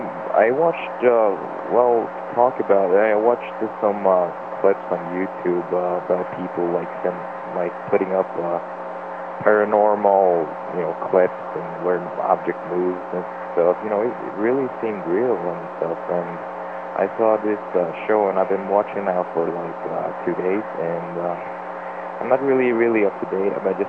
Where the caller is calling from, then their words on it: Sweden; English is a second language; and I'm from Sweden.